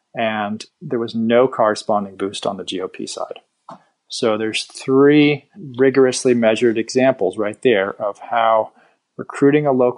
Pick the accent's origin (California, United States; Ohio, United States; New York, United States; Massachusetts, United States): Massachusetts, United States; Boston; born there; So I was born in Boston. I grew up in a family of activists and Quakers.